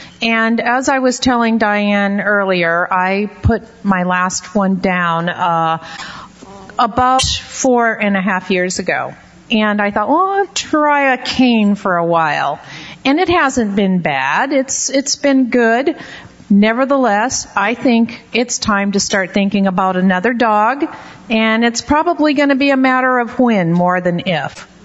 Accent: San Diego, California, United States; I'm from the San Diego area.

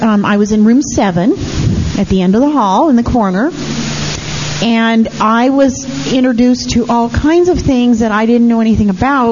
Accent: California, United States; And I'm a Bay Area person. I grew up in the Bay Area, and I don't live there anymore, but I love the Bay Area. It's my home.

